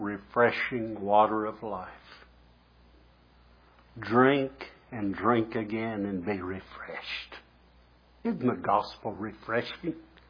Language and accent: English; Rocky Mount, Virginia, United States; Back years ago, I was growing up in Rocky Mount, Virginia.